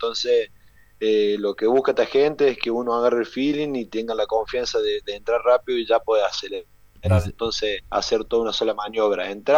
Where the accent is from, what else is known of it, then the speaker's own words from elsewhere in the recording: Argentina; now in Italy; yo vine de Argentina con una lesión en las costillas